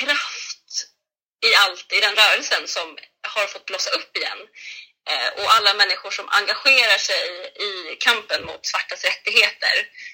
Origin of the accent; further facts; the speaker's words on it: Sweden; Men alltså, jag är från Sverige. Jag är född här i Sverige. Jag är från Sverige.